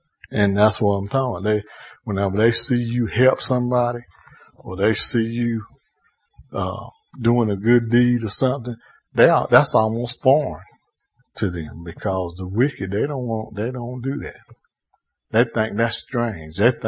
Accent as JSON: {"language": "English", "town": "Monroe", "country": "United States", "tie": "born or raised there", "said": "It's this guy that I grew up with in Monroe, and I went to school with him."}